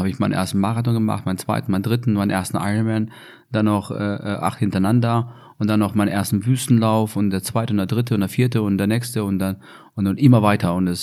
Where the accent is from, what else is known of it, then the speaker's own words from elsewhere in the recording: Ireland; German is a second language; ich bin Ire.